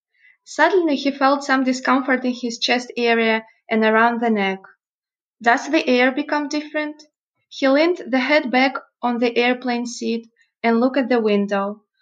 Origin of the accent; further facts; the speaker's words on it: Russia; English is a second language; I'm from Russia. I'm a journalist and I also a yoga teacher.